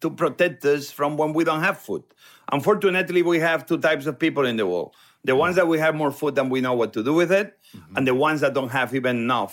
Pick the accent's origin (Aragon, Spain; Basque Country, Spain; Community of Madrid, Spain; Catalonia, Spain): Catalonia, Spain; Barcelona; moved away as an adult; now in Washington, United States; I think it's the first time I saw inequality beyond what I ever saw where I grew up in Barcelona.